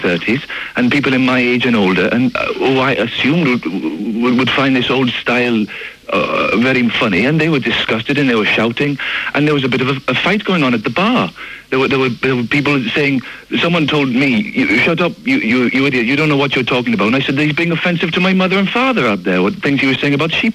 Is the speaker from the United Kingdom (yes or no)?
yes; Wales, United Kingdom; blacks and Asians and the Welsh, and I'm obviously Welsh, and he was just doing, you know, the sheep jokes